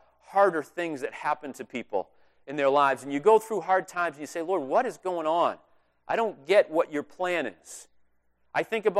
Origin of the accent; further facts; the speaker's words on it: Braintree, Massachusetts, United States; It's in Eastern Mass., south of Boston, about 20 minutes south of where I grew up in Braintree.